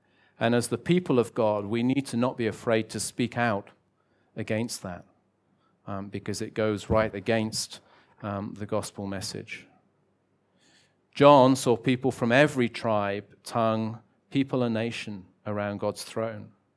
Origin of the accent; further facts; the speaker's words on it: United Kingdom; There's nothing wrong with being British. Well, maybe a few things, but only I can say that.